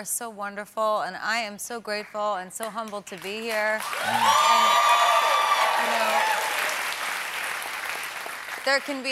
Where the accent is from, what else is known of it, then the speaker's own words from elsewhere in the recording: East Coast, United States; And we're both Italian and we're from the East Coast, so, you know, that's what you do.